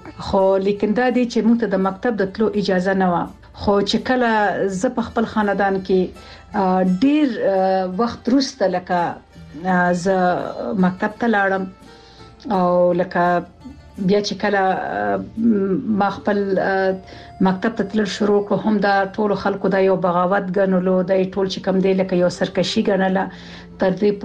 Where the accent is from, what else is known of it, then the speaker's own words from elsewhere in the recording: Laghman, Afghanistan; خو زه چې کوم اوسیدونکی یم، نو زه د افغانستان د لغمان اوسیدونکی یم.